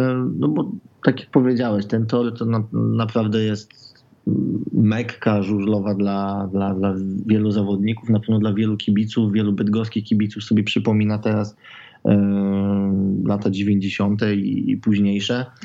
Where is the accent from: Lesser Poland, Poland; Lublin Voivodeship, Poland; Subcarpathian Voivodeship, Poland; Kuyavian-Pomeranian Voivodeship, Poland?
Kuyavian-Pomeranian Voivodeship, Poland; Toruń; Ja jestem rodowitym torunianinem